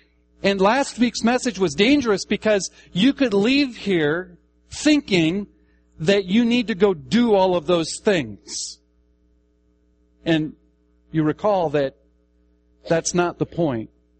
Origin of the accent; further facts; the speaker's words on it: Omaha, Nebraska, United States; also born or lived in Tracy, Minnesota; You know, I grew up in Omaha, but we moved from Omaha to this little town in southwestern Minnesota by the name of Tracy, Minnesota.